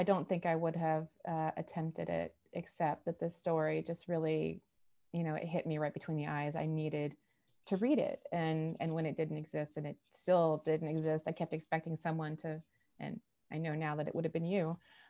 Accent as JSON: {"language": "English", "town": "Lebanon", "region": "Indiana", "country": "United States", "said": "that makes sense to me because I'm from Lebanon, Indiana, and we say Lebden."}